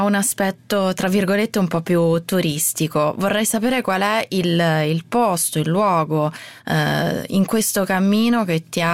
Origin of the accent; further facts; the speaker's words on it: Lazio, Italy; Questa settimana andiamo dalle mie parti, nel Lazio.